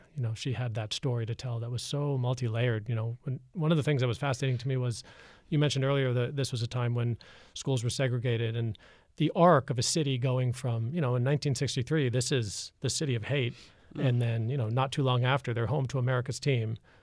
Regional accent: Boston, Massachusetts, United States; I was watching the Super Bowl in 2015. I'm from Boston.

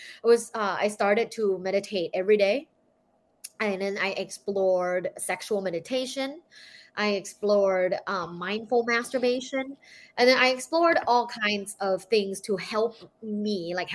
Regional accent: Thailand; I'm from Thailand. So I was born and I grew up in Thailand in a very sexually conservative culture.

